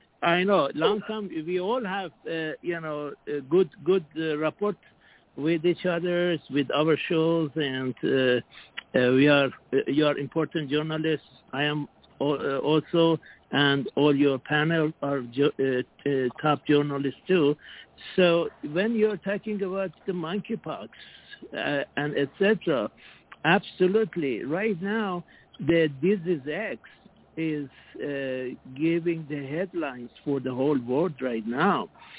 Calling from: Singapore; I am calling from Singapore. We are 13 hours ahead of you guys.

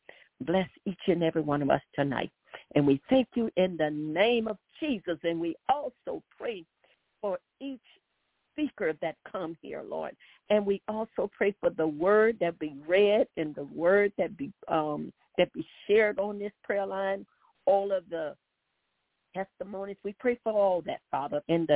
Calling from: New Orleans, Louisiana, United States; I am calling from New Orleans, Louisiana.

